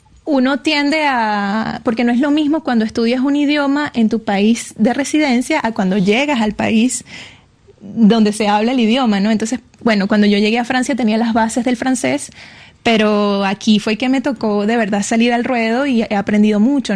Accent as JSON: {"language": "Spanish", "region": "Mérida", "country": "Venezuela", "tie": "born or raised there", "said": "Siempre me hace muchísima falta en mi ciudad y en mi país. Casi siempre hay sol, porque estamos más hacia el Caribe."}